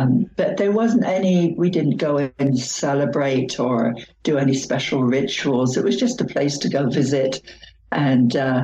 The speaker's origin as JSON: {"language": "English", "town": "Bristol", "region": "South West England", "country": "United Kingdom", "tie": "born or raised there", "said": "I was born in Bristol, England, which is right slap bang in the middle of Celtic Southwest."}